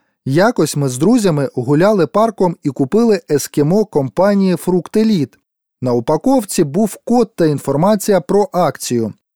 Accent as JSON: {"language": "Ukrainian", "region": "Kyiv", "country": "Ukraine", "said": "Я з Києва"}